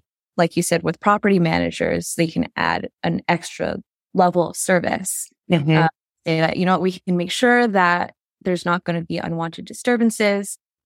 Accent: Canada; I'm Canadian.

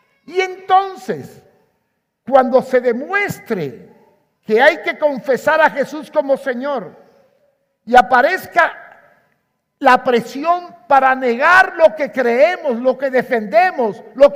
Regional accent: Cuba; Yo soy cubano.

